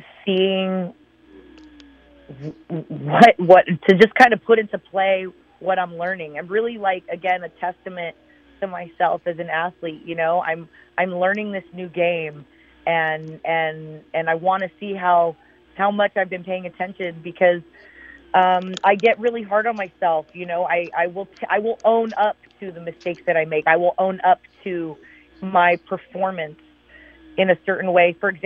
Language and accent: English; Arizona, United States; I grew up in Arizona.